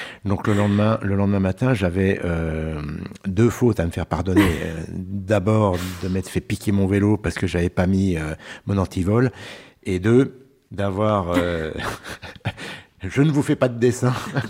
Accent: Pays de la Loire, France; born there; Ah, je suis né en Vendée.

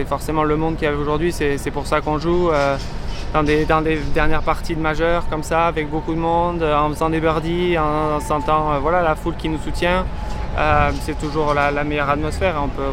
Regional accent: France; je vais faire le maximum pour me qualifier en tant que Français.

